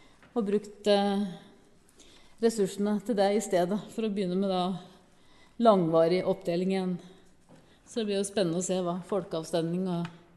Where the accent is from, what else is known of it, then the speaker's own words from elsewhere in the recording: Lillehammer, Innlandet, Norway; also born or lived in Hamar; now in Toten, Norway; Nei, opprinnelig hamarsing. Jeg vokste opp på Lillehammer og havnet på Toten